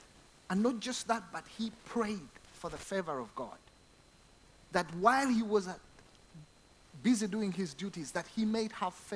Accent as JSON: {"language": "English", "country": "Uganda", "tie": "born or raised there", "said": "I was born and raised in Uganda"}